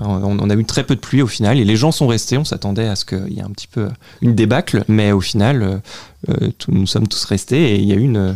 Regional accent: Pontvallain, Pays de la Loire, France; nous sommes tous de Pont-Valin, nous avons repris ce cours d'eau comme emblème

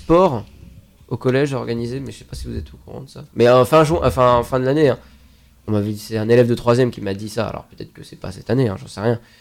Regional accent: Centre-Val de Loire, France; Vous savez d'ailleurs que moi je viens de la Touraine. Je suis originaire de la Touraine.

